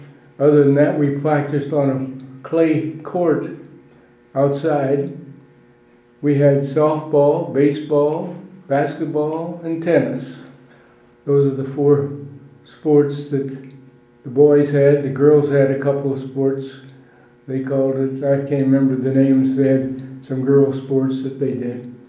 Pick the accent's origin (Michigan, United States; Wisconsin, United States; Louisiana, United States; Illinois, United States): Illinois, United States; Alhambra; I'm from the little city of Alhambra, just 15 miles north of here.